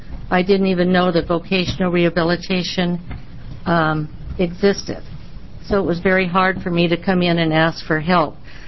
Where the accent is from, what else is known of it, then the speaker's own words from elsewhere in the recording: Medford, Oregon, United States; I'm from Medford, Oregon.